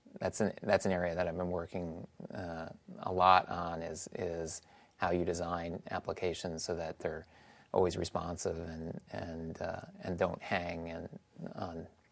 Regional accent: New Jersey, United States; now in Seattle, United States; Not my home in Seattle, but my home in New Jersey, where I grew up in New Jersey.

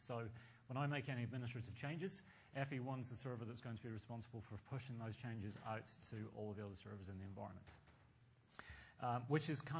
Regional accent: Scotland, United Kingdom; As a Scotsman, I am hoping that we eventually get our own top-level domain of .mac

